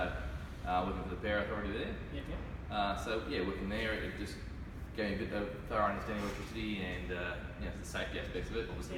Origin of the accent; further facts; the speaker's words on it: Newcastle, New South Wales, Australia; also born or lived in Northern Territory / Queensland; So I grew up in Newcastle